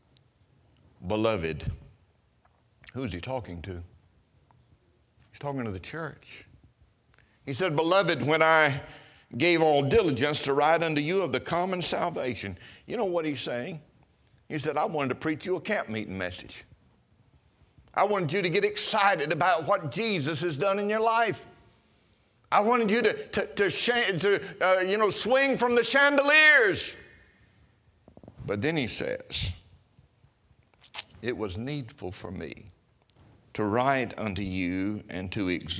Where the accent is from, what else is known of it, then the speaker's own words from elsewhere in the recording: Mississippi, United States; As a boy, I grew up in North Mississippi, and there were not a lot of extras in our life.